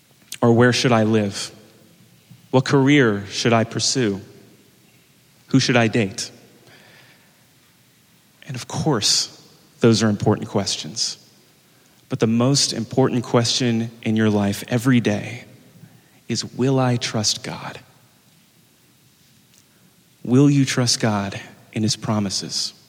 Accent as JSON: {"language": "English", "town": "New Orleans", "region": "Louisiana", "country": "United States", "lives_now": "New York, United States", "said": "I'm from Louisiana, and a musician from my hometown of New Orleans was playing a concert here in New York."}